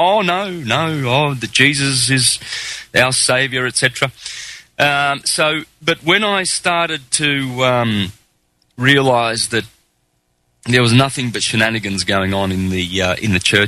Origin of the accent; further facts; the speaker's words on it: Australia; Yeah, well, I grew up in Australia. My parents were Italian immigrants, came out in 56. I was born in 63. So there you have it, I'm 48.